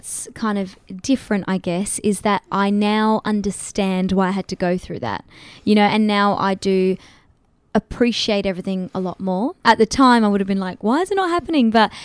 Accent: Australia; And I know as an Australian artist, it is hard.

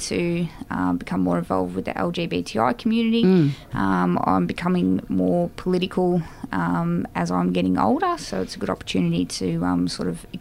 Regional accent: Melbourne, Victoria, Australia; I'm originally from Melbourne.

